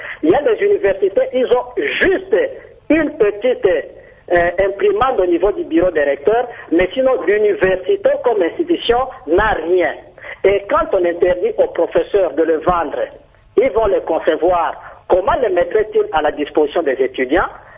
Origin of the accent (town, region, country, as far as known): DR Congo